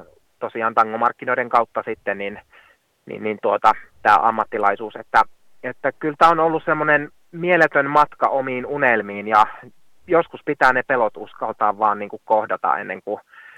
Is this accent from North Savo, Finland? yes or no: yes; Kuopio, North Savo, Finland; minä olen tällainen kuopiolainen laulaja, luokanopettaja.